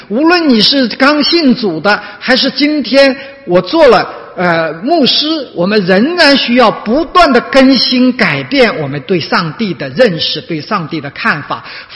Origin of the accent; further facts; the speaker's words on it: China; born there; 他呢也像我们很多出生在大陆的人一样